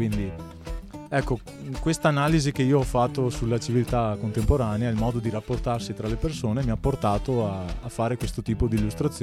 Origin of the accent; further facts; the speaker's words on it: Asolo, Veneto, Italy; appunto, e vengo da Asolo.